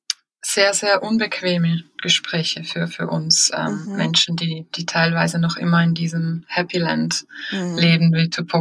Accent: Switzerland; Also bei uns in der Schweiz waren so, ich weiß gar nicht, wie man diesem Lebensmittel sagt, die hießen Mohrenköpfe.

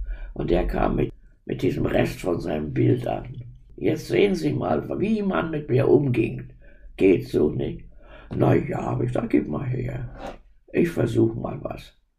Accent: East Germany, Germany; accent: Berlin; Ich wollte ja gut sein als Ossi. Man musste gut sein als Ossi. Und man musste Deutsch sprechen, Hochdeutsch, kein Berliner, kein Sächsisch oder so.

